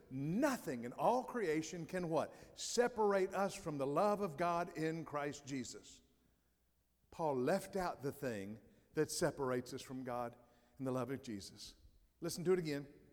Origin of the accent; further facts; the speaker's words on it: Tennessee, United States; Now, not all of you know this, but just for the record, I'm from Tennessee.